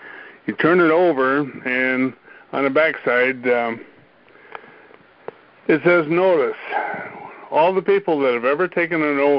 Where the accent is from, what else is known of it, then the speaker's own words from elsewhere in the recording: Michigan, United States; from Michigan.